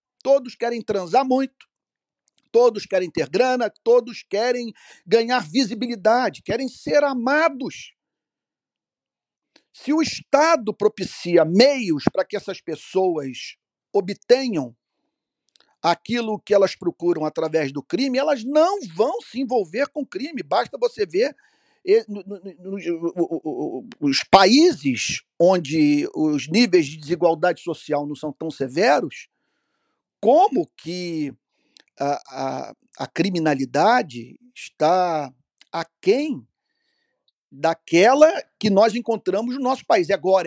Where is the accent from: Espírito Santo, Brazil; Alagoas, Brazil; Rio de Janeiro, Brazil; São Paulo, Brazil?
Rio de Janeiro, Brazil; ô parceiro, olha, eu sou do Rio de Janeiro